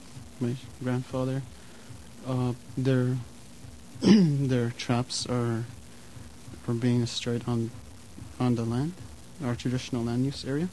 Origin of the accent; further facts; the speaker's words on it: Ontario, Canada; I'm from Grassy Knolls, Ontario. My clan is the Thunderbird